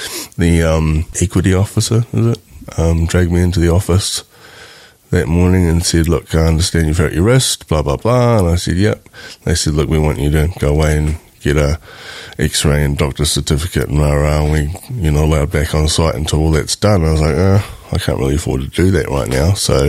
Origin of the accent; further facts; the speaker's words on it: New Zealand; moved away; Mandy and I come over from New Zealand together dating.